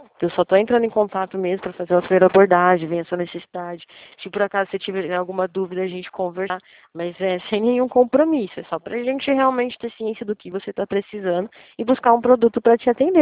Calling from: São Paulo, Brazil; aqui do interior de São Paulo, é 19.

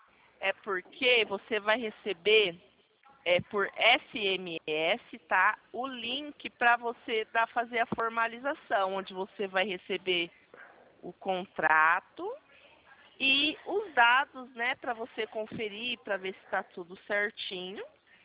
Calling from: Rio de Janeiro, Brazil; é aqui do Rio de Janeiro.

